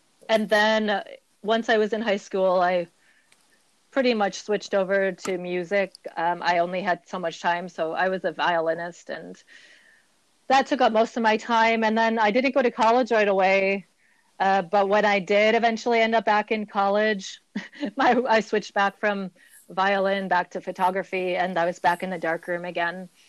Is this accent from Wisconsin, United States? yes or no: yes; Wisconsin, United States; now in Portland, United States; I was living in Wisconsin. I'm from Wisconsin initially. I wanted to move to Portland. I made it here.